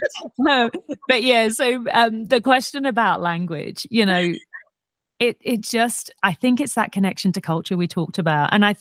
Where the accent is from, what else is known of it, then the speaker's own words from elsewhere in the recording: Wales, United Kingdom; my mum's English, my dad's Welsh. I grew up in, as I said, I was born and raised in Cymru. So I class myself as Welsh.